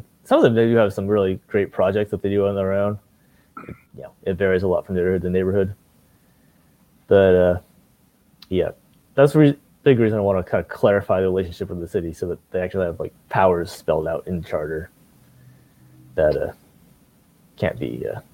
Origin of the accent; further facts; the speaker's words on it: Maine, United States; I do not have an Ohio accent. I grew up in Maine.